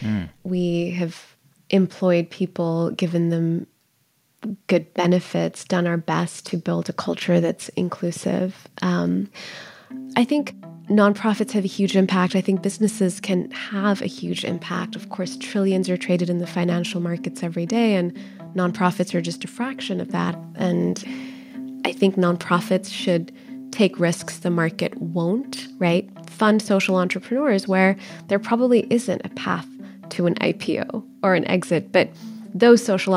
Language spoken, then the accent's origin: English; Pakistan; moved away; And I can tell you as a Pakistani immigrant, how much that means to communities like my own who have simply not seen our traditions acknowledged or, featured.